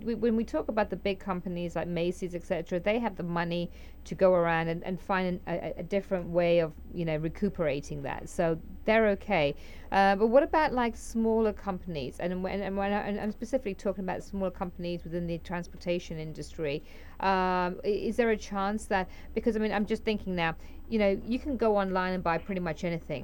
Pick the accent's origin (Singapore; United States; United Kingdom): United Kingdom; London; and I grew up in London, and like, and I've been to many cities